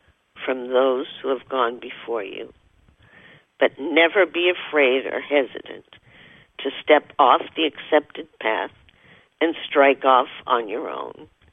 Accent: Boston, Massachusetts, United States; he was a neurosurgeon, worked in my hometown, Boston, for many years

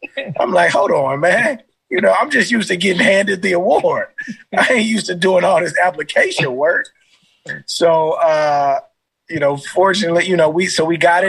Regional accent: Miami, Florida, United States; growing up, I was born in Miami, Florida. So I was a Miami Hurricanes and I was a Florida State fan.

